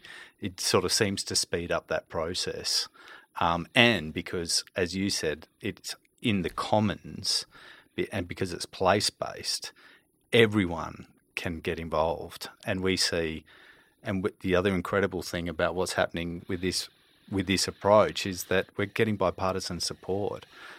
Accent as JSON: {"language": "English", "country": "Australia", "said": "Like, we do have that culture over here"}